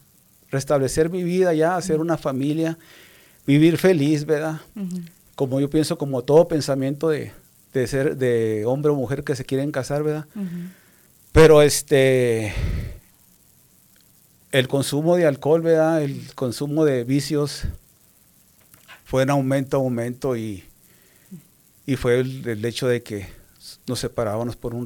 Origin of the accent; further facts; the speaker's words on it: Nuevo Laredo, Tamaulipas, Mexico; also born or lived in Tierra Blanca, Durango; Yo soy nacido en un pueblito chico allá, se llama Tierra Blanca, Rudo Durango, pero después de un año ahí nacido, mis padres decidieron moverse a Nuevo Laredo, Tamaulipas, la frontera de Laredo, Texas.